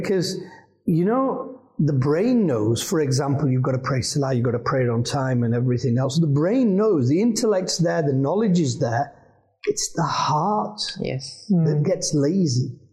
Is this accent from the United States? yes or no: no; Jammu and Kashmir, India; So, in our kind of culture, I'm from Kashmir, yeah?